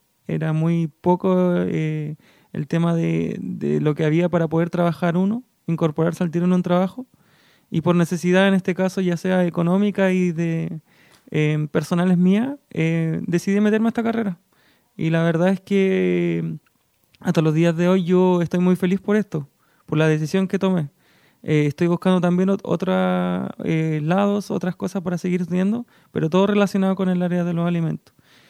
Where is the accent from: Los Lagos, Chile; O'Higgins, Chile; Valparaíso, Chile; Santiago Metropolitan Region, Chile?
Los Lagos, Chile; Puerto Montt; Bueno, la verdad es que yo, ¿de dónde vengo? Soy de acá, de Puerto Montt.